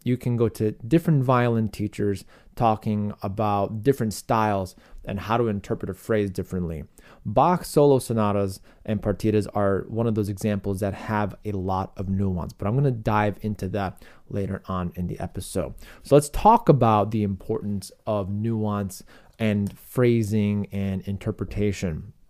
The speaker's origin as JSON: {"language": "English", "town": "Chicago", "region": "Illinois", "country": "United States", "tie": "born or raised there", "said": "In my hometown of Chicago, I remember when I attended one of the … concerts when I was a young fellow"}